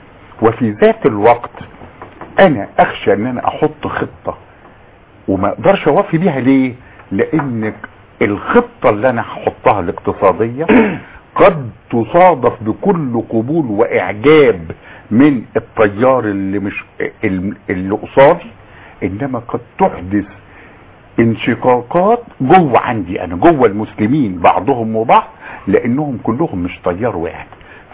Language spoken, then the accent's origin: Arabic; Egypt; هذا شيء يألمني كمصري ويألم اي مصري